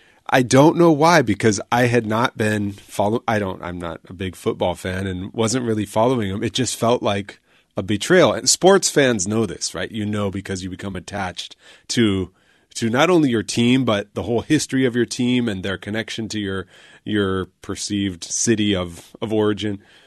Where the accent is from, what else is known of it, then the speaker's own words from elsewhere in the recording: San Diego, California, United States; And I said, yeah, I grew up in San Diego, actually. And then I lived all around the state of California.